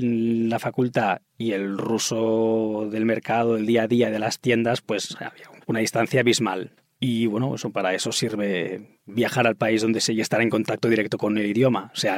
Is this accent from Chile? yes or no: no; Manlleu, Catalonia, Spain; Ahí en Manlleu, en mi pueblo, pues esas cosas no hay nieve.